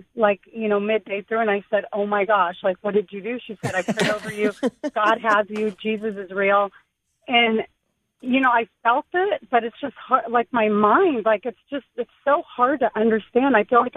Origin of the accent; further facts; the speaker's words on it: Riverside, California, United States; Yeah, I'm from Riverside.